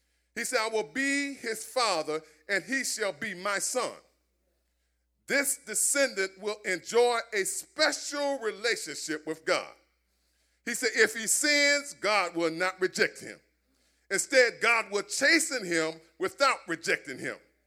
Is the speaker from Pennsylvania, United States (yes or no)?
yes; Philadelphia, Pennsylvania, United States; I was raised up in South Philly.